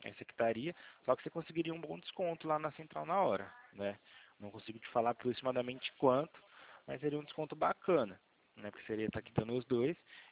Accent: Campinas, São Paulo, Brazil; Eu sou daqui de Campinas.

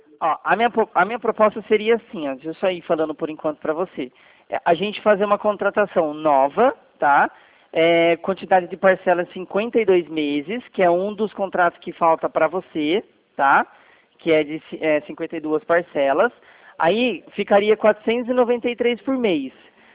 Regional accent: São Paulo, Brazil; Não, não, eu não fico aí, eu não sou de Rio Branco. Eu sou do estado de São Paulo.

